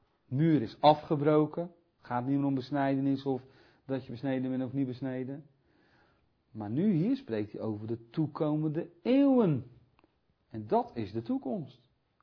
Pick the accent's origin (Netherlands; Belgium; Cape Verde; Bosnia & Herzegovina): Netherlands; Friesland; Ik zeg altijd dat wij, ik kom uit Friesland, officieel.